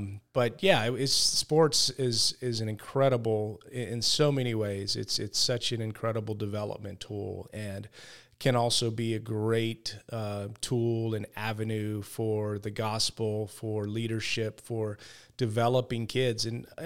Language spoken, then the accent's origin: English; California, United States; I mean, I think as a kid, I just, you know, growing up in the Bay Area, we had some really successful San Francisco 49ers